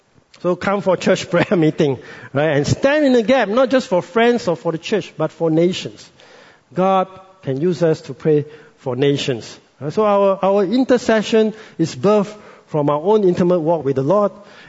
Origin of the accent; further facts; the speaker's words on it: Malaysia; I'm a Malaysian